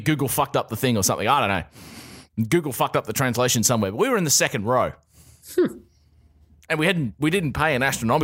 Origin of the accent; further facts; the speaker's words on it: Australia; And inevitably, because I'm an Australian, I had to ask him, are you coming to Australia with this show?